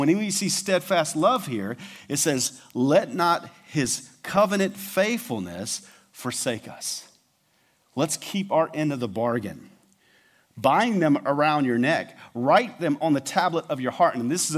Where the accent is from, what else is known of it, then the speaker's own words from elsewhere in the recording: the South, United States; I'm from the South. This cold weather's killing me.